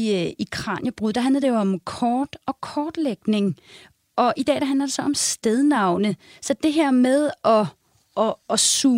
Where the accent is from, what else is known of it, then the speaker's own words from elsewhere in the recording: Vanløse, Capital Region of Denmark, Denmark; now in Vejle, Denmark; Især efter jeg flyttede fra København, altså en forstad til København, nemlig Vanløse, til Vejle, nærmere bestemt Søndermarken.